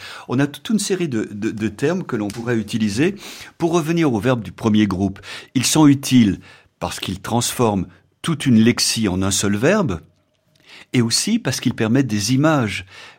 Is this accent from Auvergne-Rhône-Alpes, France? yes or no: yes; Lyon, Auvergne-Rhône-Alpes, France; Chacun a les siens, je suis lyonnais, je débaroule dans les escaliers, ce que les Parisiens ne comprennent pas.